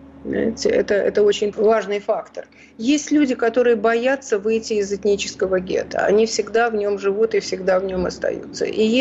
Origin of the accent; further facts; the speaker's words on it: Vilnius, Vilnius County, Lithuania; Во-первых, я выросла в Литве, я выросла в Вильнюсе.